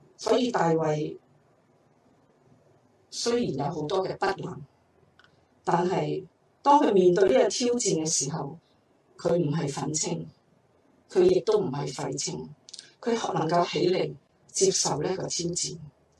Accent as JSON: {"language": "Chinese", "country": "Hong Kong", "said": "我要记得我们香港人是怎样走过这段日子"}